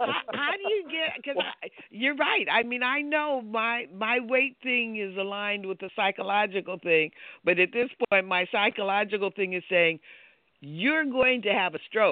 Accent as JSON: {"language": "English", "country": "United States", "said": "I have never experienced hunger. I'm an American."}